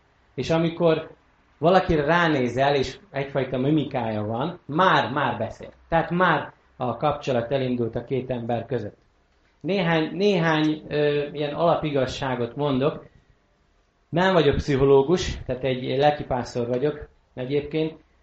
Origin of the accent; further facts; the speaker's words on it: Dávod, Bács-Kiskun, Hungary; also born or lived in Baja; 17 éve, hogy visszakerültem Bajára, mert egy termál faluban nőttem fel, Dávodon, termál vizes faluba, és 17 éve Bajára nősültem